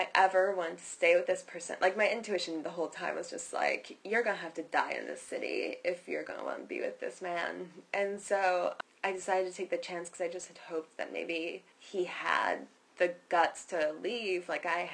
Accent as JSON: {"language": "English", "region": "Ohio", "country": "United States", "said": "Especially I came from Ohio. They're even more like, oh, you're going to miss, like, some fucking cornfields and go right back in 2 seconds."}